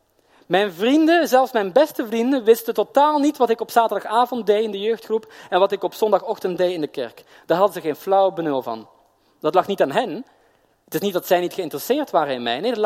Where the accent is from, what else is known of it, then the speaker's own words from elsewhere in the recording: Belgium; ik kom uit België, maar voor mij komt toch dat moment in Nederland.